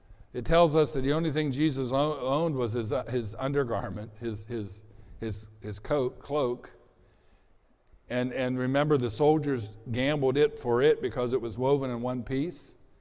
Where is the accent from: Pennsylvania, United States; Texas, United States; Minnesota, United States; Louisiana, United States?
Pennsylvania, United States; Mud Lake; I was born and raised in Mud Lake, Pennsylvania. Just like it sounds, M-U-D, we weren't even high class enough to have a K.